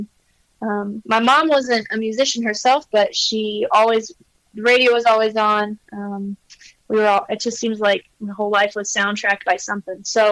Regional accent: Klamath Falls, Oregon, United States; I grew up in Southern Oregon, Klamath Falls, about 20 miles north of California, the California border

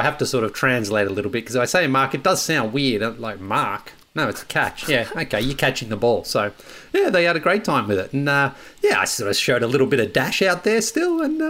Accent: Australia; growing up in Australia, I played Australian rules football

